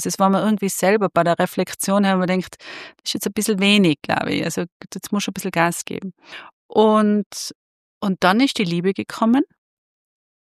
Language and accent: German; Tyrol, Austria; ich bin aus Tirol, bin eine Tirolerin